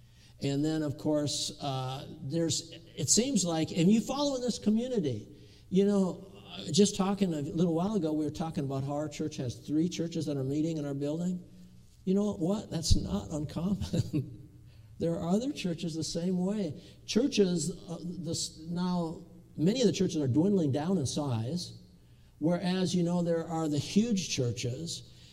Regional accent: Duluth, Minnesota, United States; we grew up in Baptist churches. I in Lakeside, Duluth, Minnesota

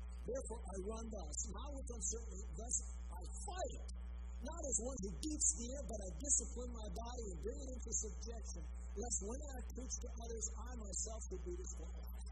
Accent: Virginia, Minnesota, United States; born there; Virginia and Everett, Minnesota, where my dad was born, and I was born in Virginia

